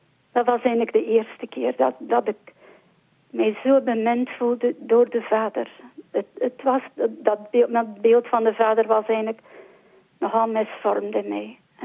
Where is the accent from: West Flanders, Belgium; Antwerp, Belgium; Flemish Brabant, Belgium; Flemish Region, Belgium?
West Flanders, Belgium; Zwevegem; Ik ben afkomstig van Zwevegem.